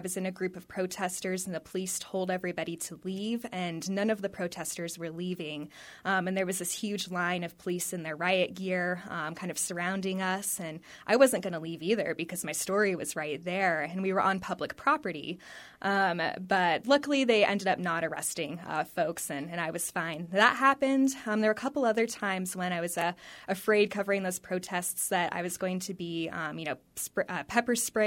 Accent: Seattle, Washington, United States; now in North Dakota, United States; I'm not a native North Dakotan. I'm from Seattle originally, and I just feel so at home here.

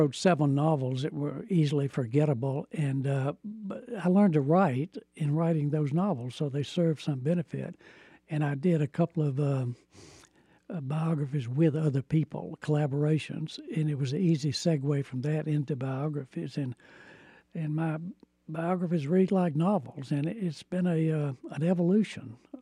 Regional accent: the South, United States; And perhaps I'm a traitor to my roots. I don't know, but that's, I was from the South, but not of the South.

